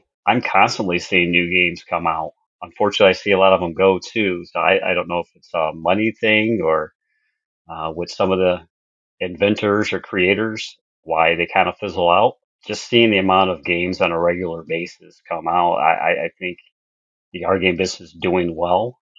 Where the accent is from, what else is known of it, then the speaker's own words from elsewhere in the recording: Chicago, Illinois, United States; saw that I was from Chicago area